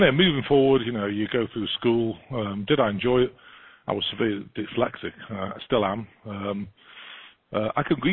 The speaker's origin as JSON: {"language": "English", "town": "Chester", "region": "North West England", "country": "United Kingdom", "tie": "born there", "said": "But obviously I was born in Chester."}